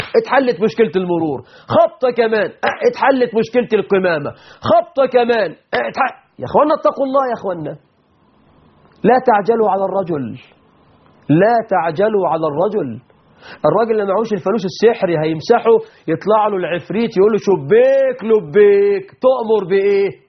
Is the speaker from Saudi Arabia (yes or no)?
no; Egypt; عندنا في مصر